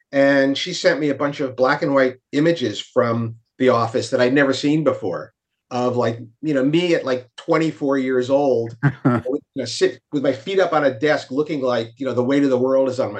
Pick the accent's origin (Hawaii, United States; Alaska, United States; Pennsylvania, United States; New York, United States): New York, United States; Well, I'm a New Yorker born and bred, but I've been in Brooklyn in my second term of tour of duty, 25 years.